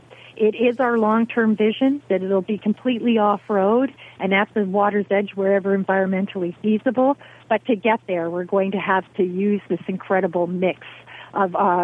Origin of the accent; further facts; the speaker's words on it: Sault Ste. Marie, Ontario, Canada; born there; Of course, I was born in the Sioux, and you know, you have Sioux, Michigan.